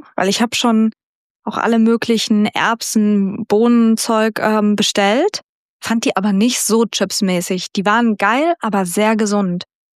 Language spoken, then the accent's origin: German; North Rhine-Westphalia, Germany; Ich bin ja in NRW aufgewachsen